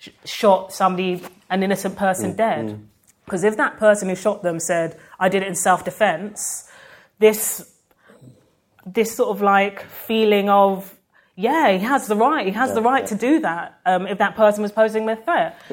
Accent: United Kingdom; Like, as a British person, guns make me feel less safe, not more.

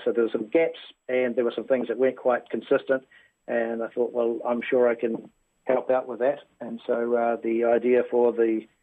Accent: Taranaki, New Zealand; also born or lived in Waikato / Auckland; from a teenager in Taranaki. So I'm from Taranaki and Waikato and a little bit of Auckland there and a little bit of Ngātipoa on the East Coast.

